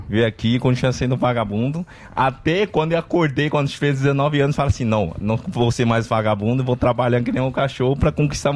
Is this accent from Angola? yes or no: no; Putian, Fujian, China; Portuguese is a second language; Eu sou de sul da China, é perto do Taiwan. Entendeu? Uma cidade chama Putin.